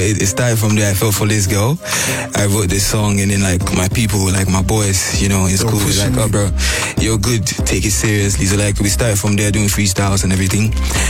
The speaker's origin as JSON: {"language": "English", "town": "Konongo", "region": "Ashanti", "country": "Ghana", "said": "but then I'm from Konongo, actually."}